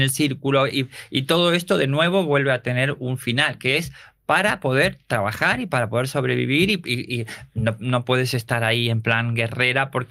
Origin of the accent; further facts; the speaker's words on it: Rosario, Santa Fe, Argentina; now in Spain; No, pero vengo de Rosario y vendí un ordenador para venir a España.